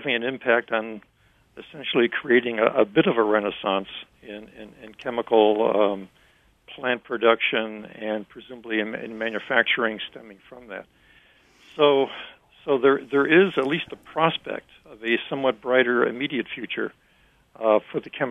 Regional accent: Massachusetts, United States; Well, you mentioned my home state of Massachusetts there a second ago

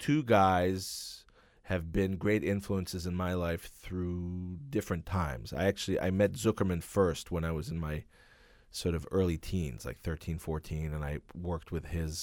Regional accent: Philadelphia, Pennsylvania, United States; Growing up in Philadelphia, my parents played in the Philadelphia Opera Company.

